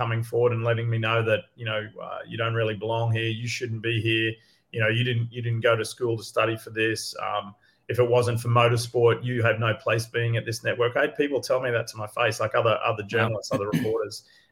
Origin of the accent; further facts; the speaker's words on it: Australia; now in United States; Because growing up in Australia, a lot of my mates, their parents were from other countries